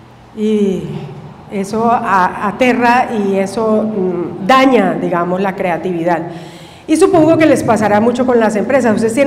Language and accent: Spanish; Santander, Colombia; Y no somos de aquí, somos santandereanos, mi padre era antioqueño, y llegamos a Loreto por esas cosas de la vida y nos quedamos